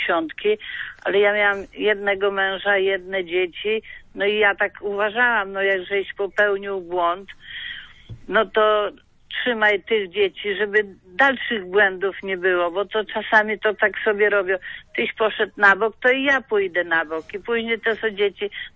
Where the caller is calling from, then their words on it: Łęczna, Lublin Voivodeship, Poland; Ja jestem z Łęcznej.